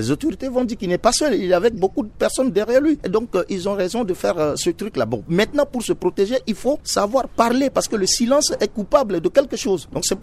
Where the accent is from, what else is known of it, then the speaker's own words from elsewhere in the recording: Ouham, Central African Republic; je suis Baya, je suis ressortissant de l'Ouam.